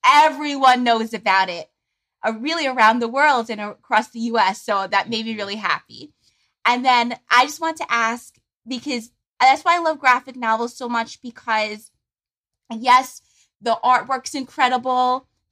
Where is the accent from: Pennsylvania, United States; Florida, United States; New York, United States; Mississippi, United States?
New York, United States; New York City; So I grew up in New York City, and in the first couple pages